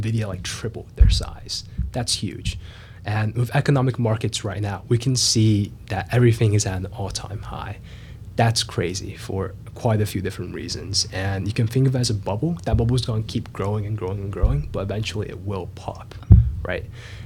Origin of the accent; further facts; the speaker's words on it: Fayetteville, North Carolina, United States; maybe in some places in North Carolina, like even my hometown, Fayetteville, they're definitely not a safe place.